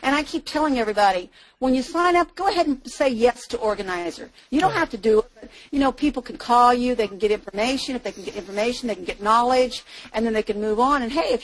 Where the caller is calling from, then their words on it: Ohio, United States; I'm from Ohio. I was just so impressed by your speech